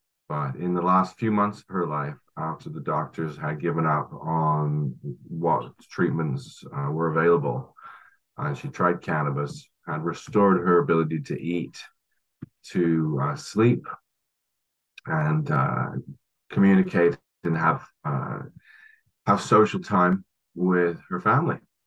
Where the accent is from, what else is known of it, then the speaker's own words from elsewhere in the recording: England, United Kingdom; now in Canada; Well, I'm from England.